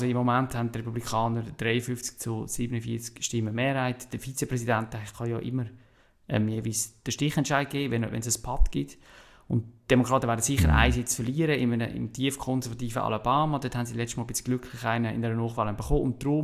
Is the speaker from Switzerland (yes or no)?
yes; Switzerland; etwas, was als Schweizer für uns ein bisschen